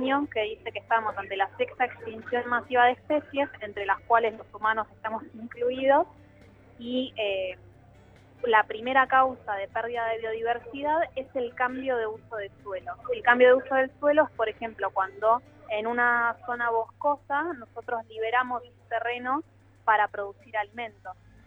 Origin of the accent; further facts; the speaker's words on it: Argentina; lo mejor que podemos hacer como argentinos